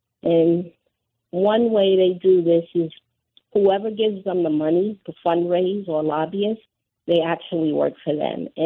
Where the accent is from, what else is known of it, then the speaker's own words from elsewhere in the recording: New York City, New York, United States; I'm sorry it's a delay, but I'm from New York City, and I just have a little to tell you.